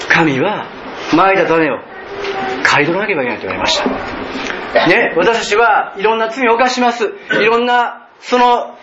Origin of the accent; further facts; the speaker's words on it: Kansai, Japan; いくら私たち関西人がうまくてもね